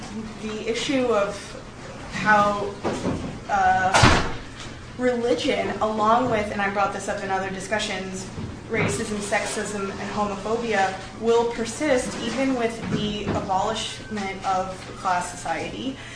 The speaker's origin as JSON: {"language": "English", "region": "Iowa", "country": "United States", "said": "from Iowa"}